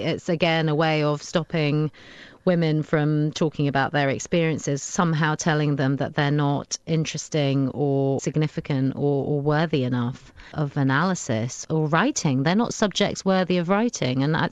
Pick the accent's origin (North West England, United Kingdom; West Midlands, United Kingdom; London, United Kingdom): London, United Kingdom; I'm a second generation Indian. I'm a Londoner